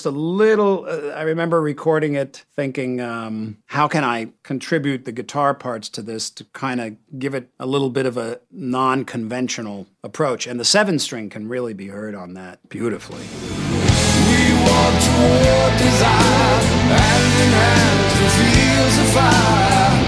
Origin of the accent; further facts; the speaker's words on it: United States; I think it was interesting to pick me to be in … being that I am so American.